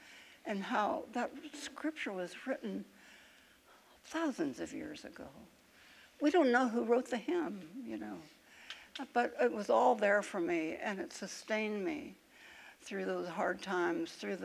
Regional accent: Oregon, United States; I was from Oregon, for heaven's sakes.

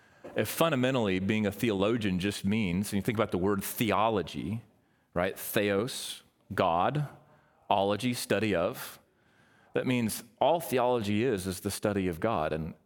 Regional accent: Waco, Texas, United States; So I grew up in Waco.

